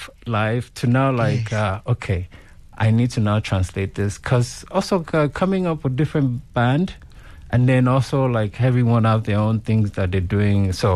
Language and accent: English; Oshogbo, Osun, Nigeria; also born or lived in Ife; Yes, I come from Oshogbo. I come from, I was born in Ife, which is the origin of the foundation of Yoruba people. So that's where I was birthed.